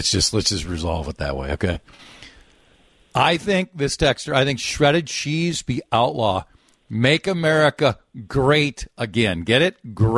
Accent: Minnesota, United States; I kind of am. I'm a Minnesotan.

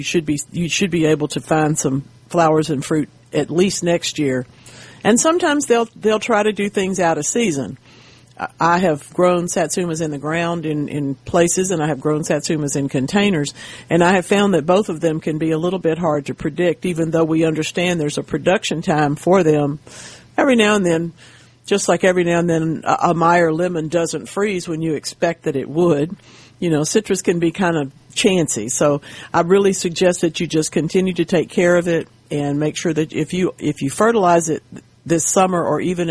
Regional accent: Monroe, Louisiana, United States; also born or lived in Jackson, Mississippi; my hometown of Monroe, Louisiana, is on the exact same latitude as my other hometown of Jackson, Mississippi.

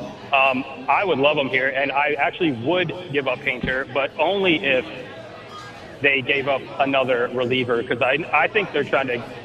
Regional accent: Wilmington, Delaware, United States; now in Cleveland, United States; Yeah, we're a season ticket holder, but I am from Wilmington, Delaware, so I'm a big Phillies fan.

